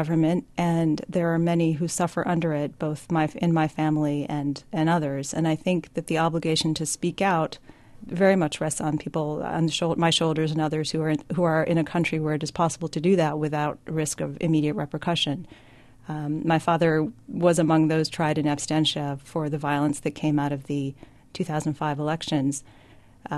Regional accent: United States; And I'm fully American, and I participate in American civic life.

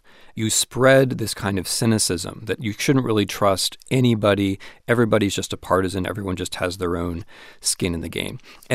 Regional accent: United States; I'm an American, but I'm not a historian of the United States.

